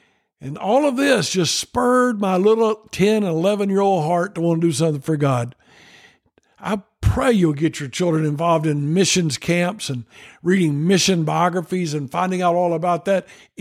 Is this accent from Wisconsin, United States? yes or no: no; Tennessee, United States; There's a movie about him, and he's from Tennessee, and I'm from Tennessee.